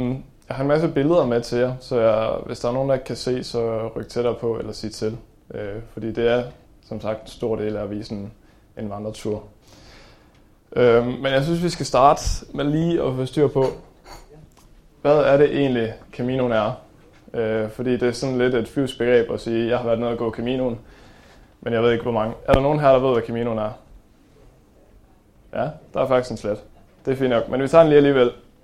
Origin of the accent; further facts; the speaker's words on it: Gellerup, Central Denmark Region, Denmark; Jeg kommer fra Gellerup, lige uden for Herning, og opvokset der. Så er jeg 21 år.